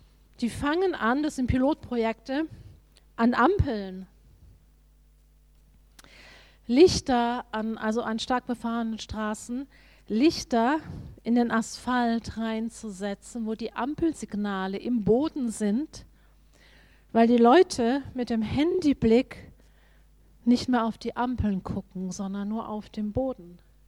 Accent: Hanover, Lower Saxony, Germany; war ich in Norddeutsch, dann komme ich aus Hannover

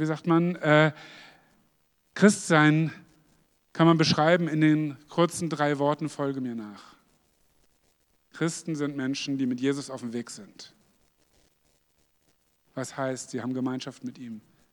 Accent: Hanover, Lower Saxony, Germany; ich komme aus Hannover ursprünglich, spreche Hochdeutsch gelernt, obwohl mein Vater Sachse ist.

